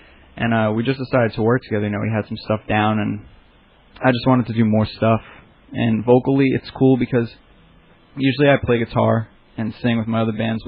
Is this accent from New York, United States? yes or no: yes; East Rockaway, New York, United States; also born or lived in Queens; now in Baldwin, United States; Moved to Long Island and lived in East Rockaway for, like, most of my life, and then I just moved to Baldwin about a year and a half ago.